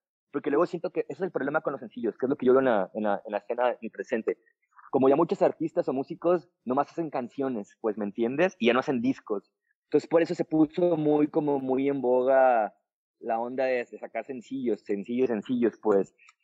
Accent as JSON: {"language": "Spanish", "country": "Mexico", "tie": "born or raised there", "said": "yo soy mexicano, yo crecí en México, pues, digo, a pesar de que tenga doble nacionalidad, yo crecí en México"}